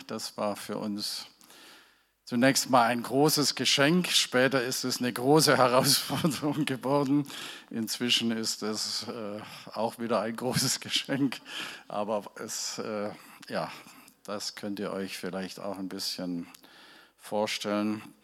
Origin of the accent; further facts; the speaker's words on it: Ravensburg, Baden-Württemberg, Germany; accent: Swabian; Ich komme ursprünglich aus dem schönen Schwabenlande. Das verrät auch mein Dialekt. Genau genommen aus Ravensburg. Da habe ich die ersten grob 60 Jahre meines Lebens verbracht. Dort war ich viele Jahre Pastor, auch so einer Gemeinde wie hier, einer Pfingstgemeinde.